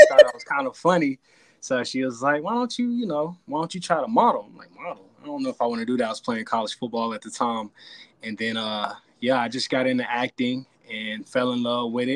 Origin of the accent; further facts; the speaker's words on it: Asheville, North Carolina, United States; Yeah, born and raised in Asheville, North Carolina.